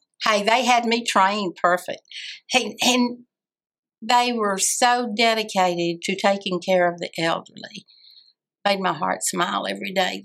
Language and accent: English; Tennessee, United States; born there; I was born in Crockett County. My dad was the sheriff in Crockett County.